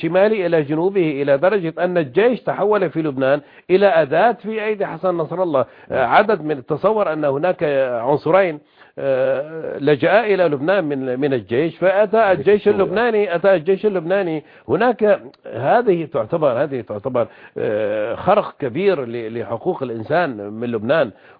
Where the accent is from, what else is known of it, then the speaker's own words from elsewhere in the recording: Syria; أنا كمواطن سوري